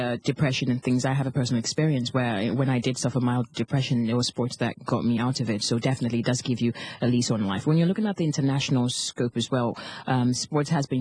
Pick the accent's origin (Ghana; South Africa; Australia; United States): Ghana; and I'm from Ghana.